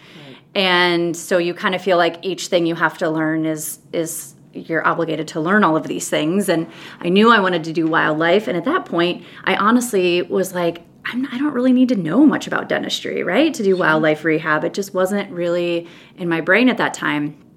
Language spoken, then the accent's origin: English; West Des Moines, Iowa, United States; Yeah, so I grew up in West Des Moines, Iowa, and went to Iowa State for my undergrad and my vet degree.